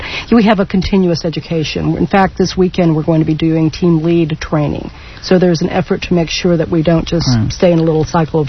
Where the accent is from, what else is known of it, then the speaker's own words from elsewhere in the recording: Austin, Texas, United States; since I grew up in Austin and went to UT and was just a few years behind Miss Janice, and also lived at Threadgill.